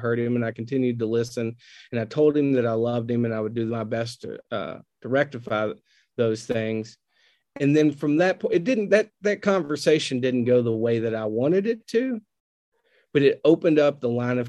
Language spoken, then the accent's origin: English; Newport, Kentucky, United States; without knowing I'm from Newport, Kentucky